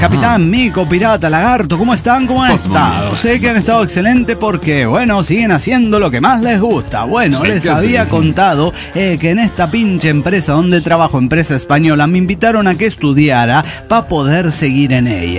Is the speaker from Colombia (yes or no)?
no; Mexico; accent: Mexican; perdería mi acento mexicano de Hugo Basaipo